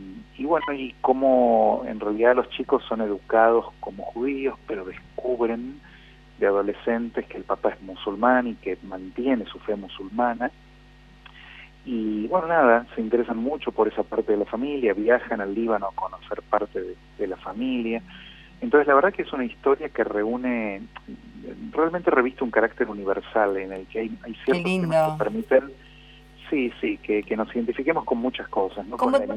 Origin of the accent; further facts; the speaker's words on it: Argentina; como soy judío, también el tema del holocausto era un tema que no me era ajeno, como, bueno, argentino en este caso